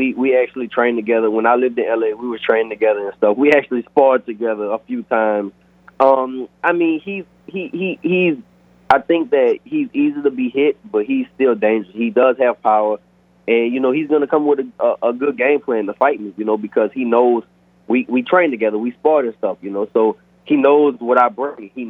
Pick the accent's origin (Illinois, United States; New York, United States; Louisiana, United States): Louisiana, United States; New Orleans; so I fought, of course, my hometown is New Orleans, Louisiana. I fought in New Orleans